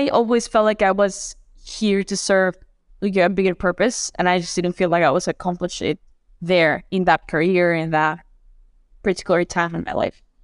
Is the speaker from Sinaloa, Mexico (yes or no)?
no; Cancun, Quintana Roo, Mexico; growing up in Cancun, there is a lot of work in the entertainment industry.